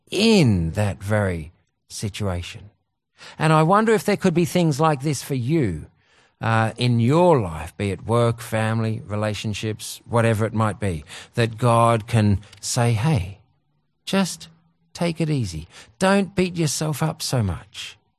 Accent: Australia; I might be thinking as an Australian, well, what are you doing here, man?

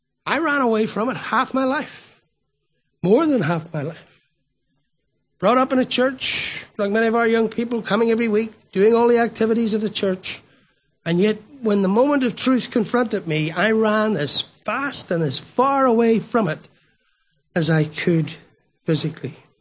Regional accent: Northern Ireland, United Kingdom; As a young boy growing up in Northern Ireland

